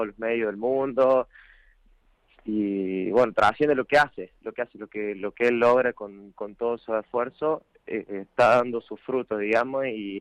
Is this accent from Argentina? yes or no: yes; Córdoba, Argentina; somos los argentinos, somos muy apasionados